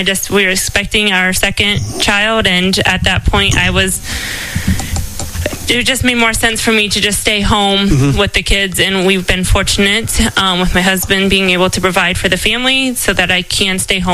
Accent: Russia, Ohio, United States; I am from Rishi, another small town about 40 minutes away from Fort Recovery. I still like to go back and visit my hometown.

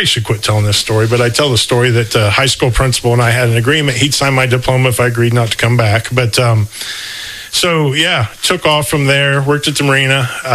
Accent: Rockford, Ohio, United States; I was born right here in Mercer County. Actually, was born and resided up in the Rockford area for a while.

